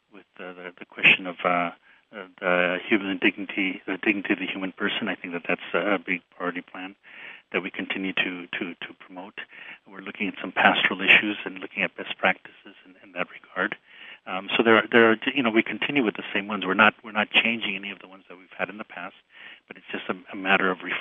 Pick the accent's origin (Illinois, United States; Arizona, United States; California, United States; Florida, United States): California, United States; Los Angeles; You know, I'm from Los Angeles. We have so many Mexican people there that they share in the excitement of the Holy Father going to Mexico.